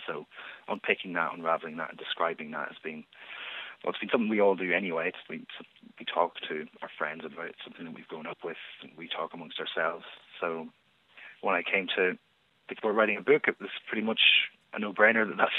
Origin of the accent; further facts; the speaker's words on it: Derry, Northern Ireland, United Kingdom; Well, we grew up in Derry in the 90s.